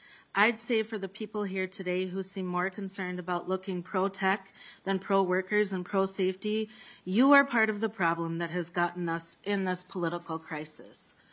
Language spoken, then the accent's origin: English; Minnesota, United States; I live in St. Paul with my kids. I'm here today as a Minnesotan who lives with epilepsy